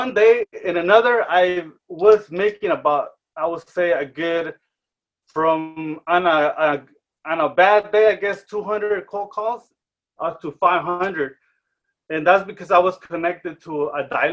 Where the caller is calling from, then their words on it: Rosarito, Baja California, Mexico; Today, I'm tuning in from Rosarito, Baja California.